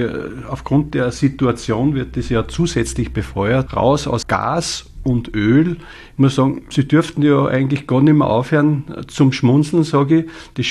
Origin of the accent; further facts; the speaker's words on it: Styria, Austria; in meiner Heimat in der Steiermark beim einheimischen Unternehmen